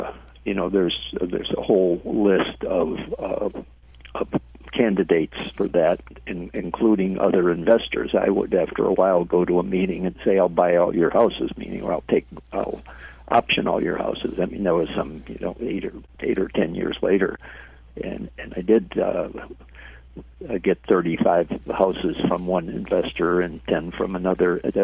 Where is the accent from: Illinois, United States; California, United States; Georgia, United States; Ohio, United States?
Illinois, United States; Chicago; I grew up in Chicago, and my parents had investment properties in trust